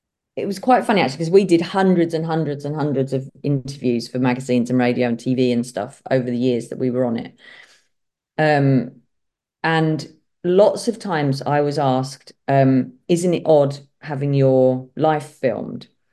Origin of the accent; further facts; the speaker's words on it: South East England, United Kingdom; accent: Kent; because a lot of people recognize my terrible Kent accent.